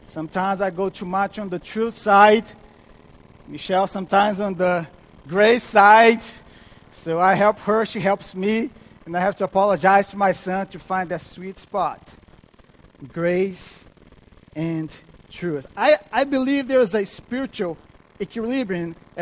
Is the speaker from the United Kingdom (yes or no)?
no; Brazil; first language Portuguese; English is a second language; now in United States; I guess in the U.S. here, by the way, I'm from Brazil, so I've learned some slangs.